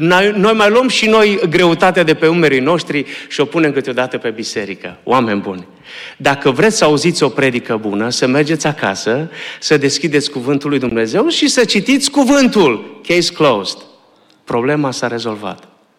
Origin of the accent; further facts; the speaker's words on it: Arad, Arad County, Romania; Eu din România sunt din Arad și am crescut la Biserica din Nicalaca, fratele Borlovan. Păstorea atunci biserica când m-am născut.